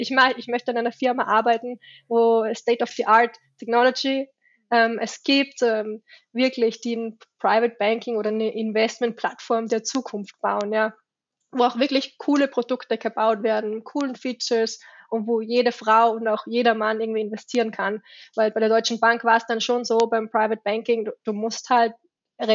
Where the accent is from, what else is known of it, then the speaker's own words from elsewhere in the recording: Salzburg, Austria; born there; Wie ihr vielleicht auch schon an meinem Akzent so ein bisschen hören könnt, ich bin in Salzburg geboren, habe dann in Wien BWL studiert